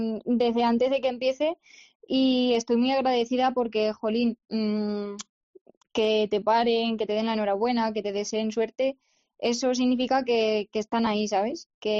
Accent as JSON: {"language": "Spanish", "town": "Malagón", "region": "Castilla-La Mancha", "country": "Spain", "tie": "born or raised there", "said": "tengo muchísima ilusión por presentarme ante mi pueblo, ante la afición de Malagón"}